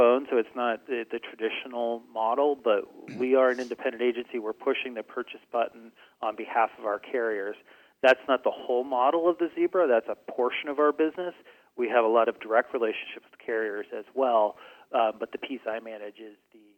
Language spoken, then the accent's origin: English; Erie, Pennsylvania, United States; I, out of college, got a job with a company called Erie Insurance. It's in my hometown, so it was an easy find for me.